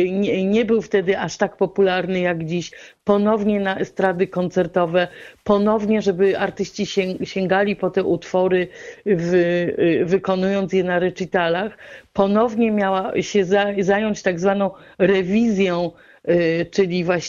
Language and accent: Polish; Warsaw, Masovian Voivodeship, Poland; ja akurat się wychowałam w tamtym miejscu w Warszawie, na Bielanach